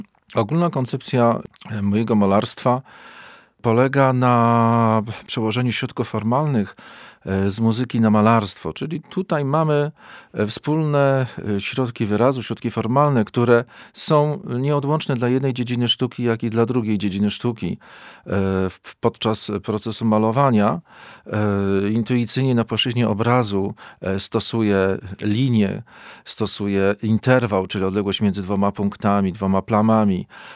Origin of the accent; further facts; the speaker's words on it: Lublin Voivodeship, Poland; No, ja pochodzę z małej miejscowości, więc jakby kształcenie muzyczne było ograniczone. Koło Szczebrzeszyna, wioska malutka